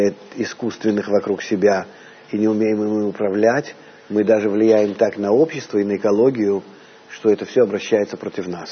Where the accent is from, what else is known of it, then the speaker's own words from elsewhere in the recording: Russia; moved away; после больших перерывов я из России уехал где-то 35 лет назад.